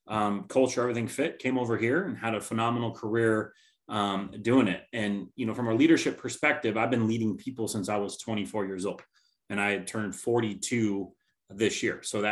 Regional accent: Tacoma, Washington, United States; Born and raised in Tacoma, Parkland area. Grew up in a single parent household.

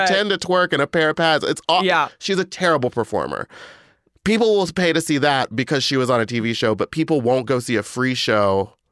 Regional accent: Louisiana, United States; born there; also born or lived in Egypt / London / Norway / Texas; I was born in Louisiana, and then I moved to Egypt, and then I moved to London, and then I moved to Norway, and then I moved to Texas.

